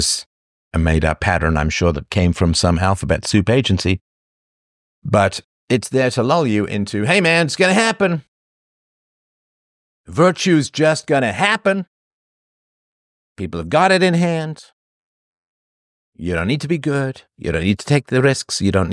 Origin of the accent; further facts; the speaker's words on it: Toronto, Ontario, Canada; I was actually in Toronto today. It's a shit heap. I grew up in Toronto. I loved that city.